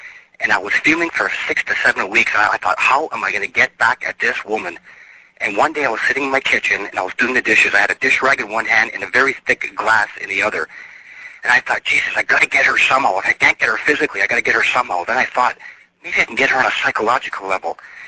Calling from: Edmonton, Alberta, Canada; I'm calling from Edmonton. I'm Catholic, and I'm very religious, and I was living near the university

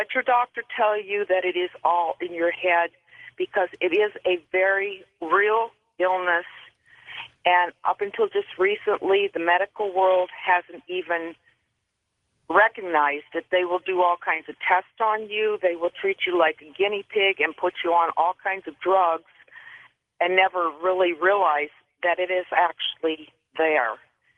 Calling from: Loves Park, Illinois, United States; from Loves Park, Illinois.

